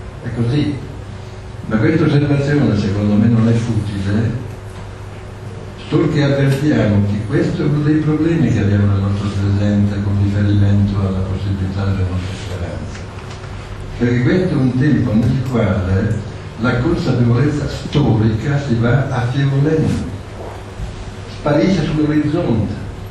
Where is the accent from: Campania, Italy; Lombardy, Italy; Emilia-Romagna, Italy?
Lombardy, Italy; Brescia; guardi che non sono di Bergamo, sono di Brescia